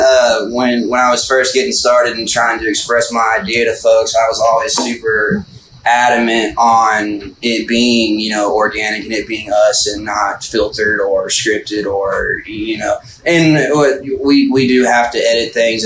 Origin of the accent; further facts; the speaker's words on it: Texas, United States; I'm from Tejas, dude.